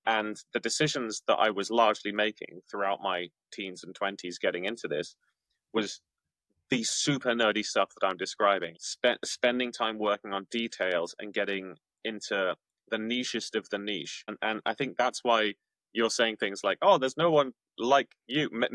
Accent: England, United Kingdom; maybe it's because he's Australian and I'm English

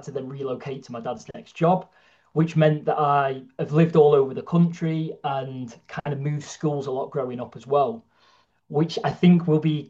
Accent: Bolton, North West England, United Kingdom; born there; I was born in Bolton, and we moved around quite a lot growing up. So my dad was a physio in professional football.

